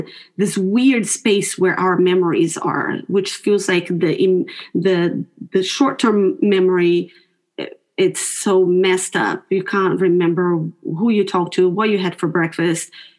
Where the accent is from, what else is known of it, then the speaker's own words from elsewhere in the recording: Brazil; now in New Zealand; So living in New Zealand, I'm originally from Brazil, and in Brazil, I wouldn't have this financial support